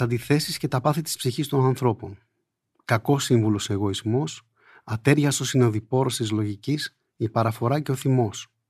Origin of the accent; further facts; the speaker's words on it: Crete, Greece; Η ανθρωπιά και το πρεπό, όπως λέμε στο νησί μου. Η Κρήτη ξέρει να συγχωρεί όσο ξέρει να αγαπά